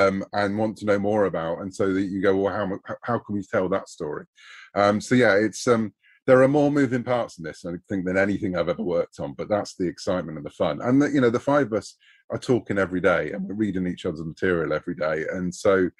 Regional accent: United Kingdom; I'm a Brit. We grew up saying Han Solo and didn't realize until, you know, Lando came along that that wasn't right.

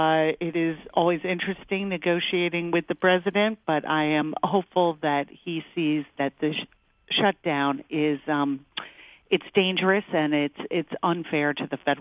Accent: Melrose, Massachusetts, United States; the TSA agent was from my hometown of Melrose

